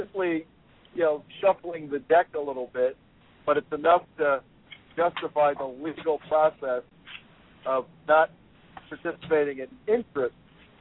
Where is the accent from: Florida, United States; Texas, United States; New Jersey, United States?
New Jersey, United States; Newark; Well, I grew up in Newark, in the Italian section, North. But then right before the riots, we moved down the shore to Bricktown and Point Pleasant